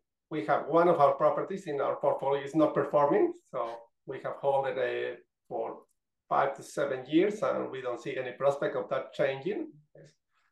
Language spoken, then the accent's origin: English; Mexico City, Mexico; Because obviously growing up in Mexico City, it is just working long hours and so on.